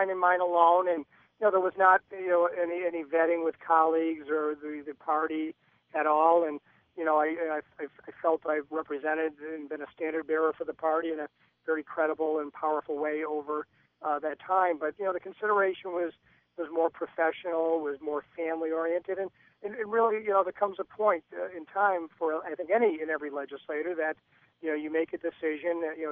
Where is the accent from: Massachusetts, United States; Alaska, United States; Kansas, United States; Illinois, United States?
Massachusetts, United States; Westfield; My hometown of Westfield has seen $100 million in the last 5 years